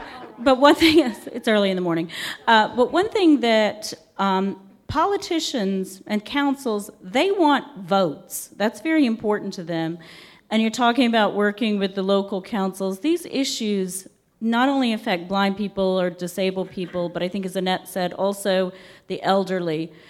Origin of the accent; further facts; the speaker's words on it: United States; I come from Dystrumpia, otherwise known as the US.